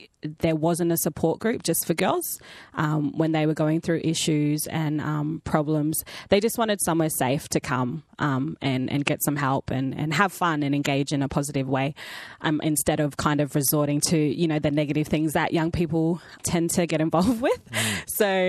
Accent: Batchelor, Northern Territory, Australia; also born or lived in Brisbane; I was born in Brizzy, Queenslander, but I grew up in Batcher, a little tiny town. Just outside of Darwin, but yeah, grew up in the territory, so I am a territory girl.

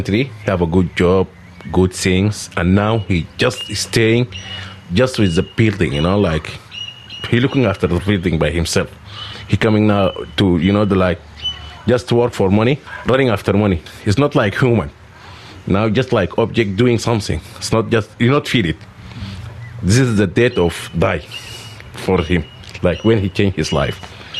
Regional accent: Sudan; moved away; I came from Sudan, Suri, Egypt. I came here 2002.

